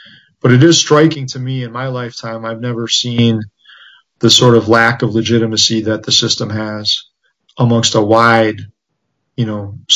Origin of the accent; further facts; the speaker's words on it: United States; I think that growing up in the United States, we're so used to the police being sort of this thing that is pushed down our throats